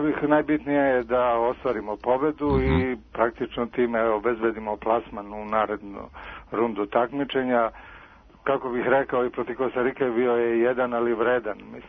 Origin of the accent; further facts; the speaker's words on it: Valjevo, Serbia; Ja sam iz Valjeva